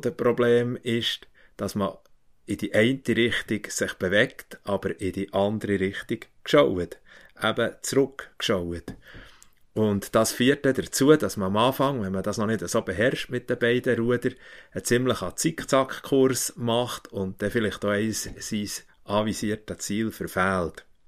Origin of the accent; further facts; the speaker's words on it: Bern, Switzerland; Ich bin am Brienzersee aufgewachsen